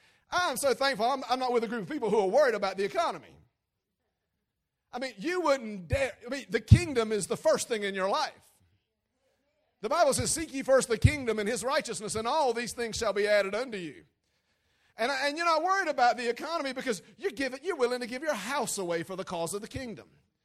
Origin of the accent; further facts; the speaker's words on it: United States; So while I'm American, while I love the Constitution of the United States